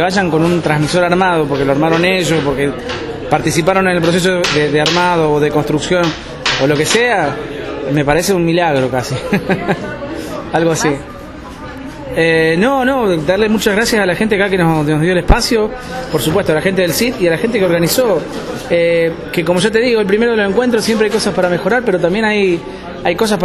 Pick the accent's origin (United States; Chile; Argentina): Argentina; Rosario, Santa Fe; De Rosario, de la CTA de Rosario.